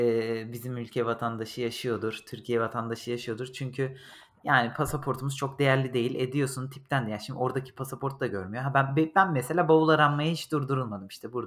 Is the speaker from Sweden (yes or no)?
yes; Sweden; Ben kendi memleketime döndüm. İsveç diye adlandırdığım memlekete.